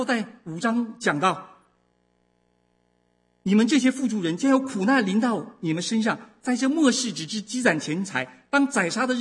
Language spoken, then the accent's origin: Chinese; China; 作为我们中国人从大陆来的，你再清楚不过猫的好坏是怎样的。